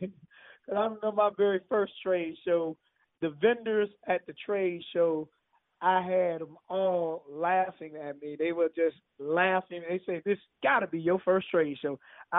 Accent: St. Louis, Missouri, United States; I mean, I'm from St. Louis. You know, I've been a few places in the United States.

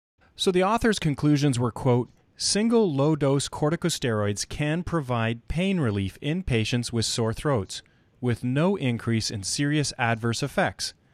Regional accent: Canada; I am Canadian

